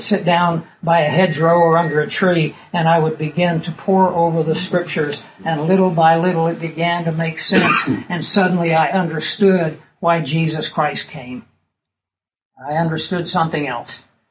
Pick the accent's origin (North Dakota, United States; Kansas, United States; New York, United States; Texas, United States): Kansas, United States; I grew up in the Flint Hills of Kansas, and my dad had a big ranch.